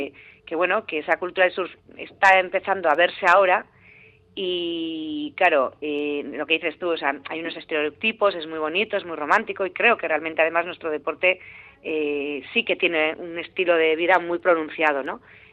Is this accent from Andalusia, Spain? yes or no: no; Orio, Basque Country, Spain; now in Zarautz, Spain; yo soy de Orio y desde chiqui empecé antes más con el corcho, con el body.